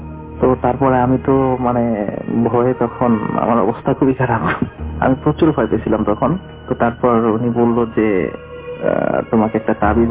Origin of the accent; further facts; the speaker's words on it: Manikganj, Dhaka Division, Bangladesh; আমার গ্রামের বাড়ি হচ্ছে পশ্চিম মানিকগঞ্জে, তো আমাদের এলাকাটা অনেক নিচু, সেই জন্য বর্ষায় বাড়ির চারপাশে অথই পানি থাকে।